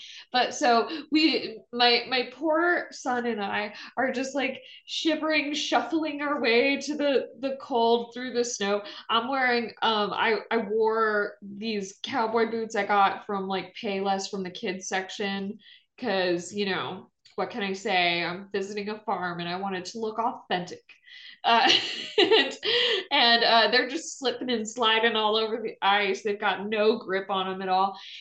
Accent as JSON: {"language": "English", "region": "Indiana", "country": "United States", "said": "I'm from Indiana originally. So I'm like, I'm all prepared."}